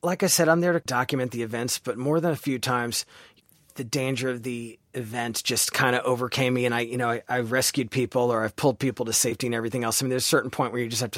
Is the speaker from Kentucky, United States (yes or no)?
no; New York, United States; I grew up on Long Island, and I remember just even as a toddler, I just get so excited.